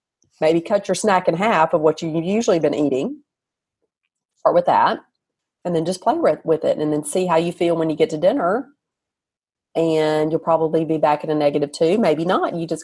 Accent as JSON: {"language": "English", "region": "the South", "country": "United States", "accent": "Southern", "said": "I love my accent. I own it. You know, what can I do now about it? I'm Southern and I'm proud."}